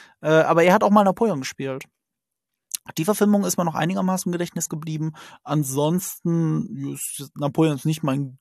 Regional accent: Rhineland-Palatinate, Germany; ich komme aus Rheinland-Pfalz, ne? Das ist an der französischen Grenze.

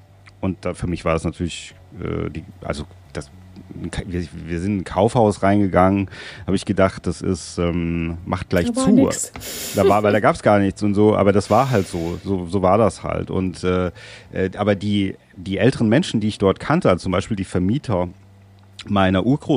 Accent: West Germany, Germany; ich bin im Westen groß geworden

